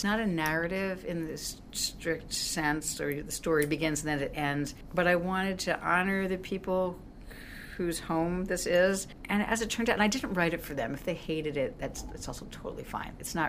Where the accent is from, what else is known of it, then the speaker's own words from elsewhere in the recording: Pennsylvania, United States; has toured to Pennsylvania. Sure. We performed, but I've never had a commission from my home state.